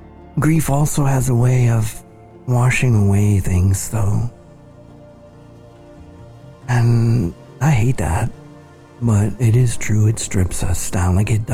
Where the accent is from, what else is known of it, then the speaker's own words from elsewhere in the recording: United States; we remember national tragedies and commemorate them in my home country, the United States.